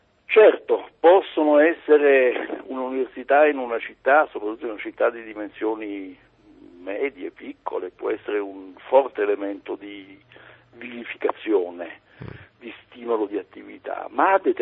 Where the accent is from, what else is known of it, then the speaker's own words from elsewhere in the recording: Venice, Veneto, Italy; Io vengo da Venezia, vivo a Venezia, Venezia è una città ormai 70.000 abitanti